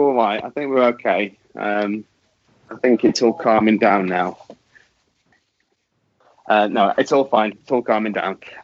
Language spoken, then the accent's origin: English; United Kingdom; as a Brit